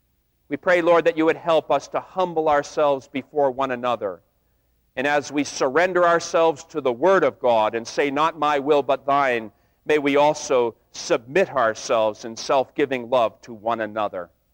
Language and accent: English; Wellesley, Massachusetts, United States; I grew up in Wellesley, as some of you know